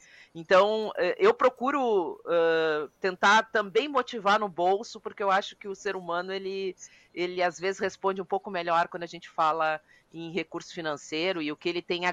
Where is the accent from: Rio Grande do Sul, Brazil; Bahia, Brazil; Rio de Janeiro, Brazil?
Rio Grande do Sul, Brazil; eu sou do Rio Grande do Sul, então eu não posso dizer não come carne